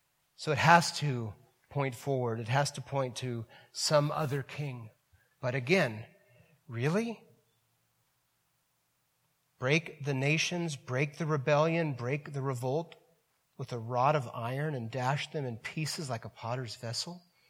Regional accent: California, United States; also born or lived in Orange County, California / Ventura County, California; I remember moving back up to Northern California 15 years ago. We came from Southern California, Orange County, and then Ventura County, and it was striking to me to move back into Northern California where I grew up

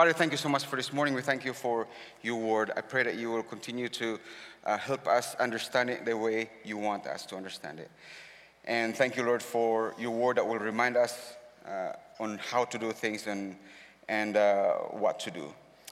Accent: Philippines; English is a second language; sometimes my accent can be a hindrance. I'm a Filipino, and sometimes I think like a Filipino.

